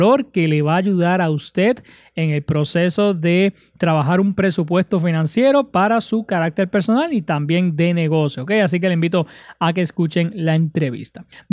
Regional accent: Utuado, Puerto Rico; una joven de mi pueblo de Utuado

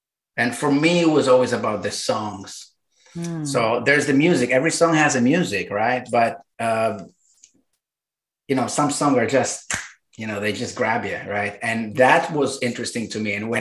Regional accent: Israel; moved away; But originally I'm from Israel, which is a very warm place where they drink black tea with no milk and eat a lot of hummus.

